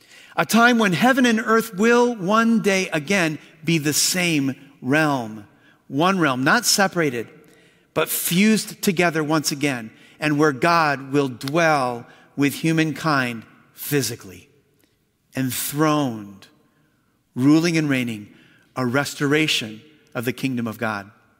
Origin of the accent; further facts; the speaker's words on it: Bryan, Ohio, United States; I was born in Bryan, Ohio, the home of the Etch-a-Sketch, home of the Ohio Art Company, maker of the Etch-a-Sketch.